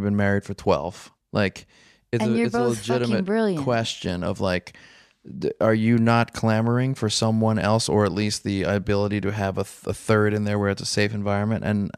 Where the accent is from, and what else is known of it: New Orleans, Louisiana, United States